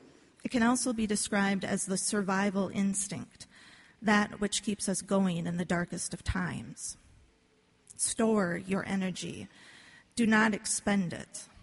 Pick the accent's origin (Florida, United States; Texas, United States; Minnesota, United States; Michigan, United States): Minnesota, United States; Shakopee; the river valley where I grew up in Shakopee.